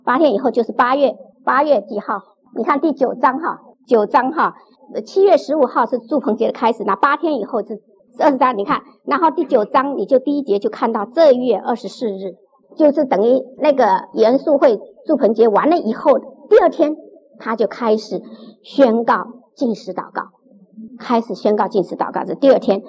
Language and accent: Chinese; China; 我们中国人是家里有丧事才披麻蒙灰嘛